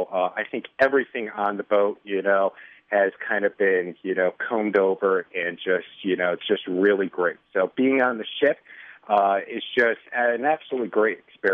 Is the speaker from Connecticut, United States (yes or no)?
yes; Connecticut, United States; now in Chicago, United States; Originally from Connecticut.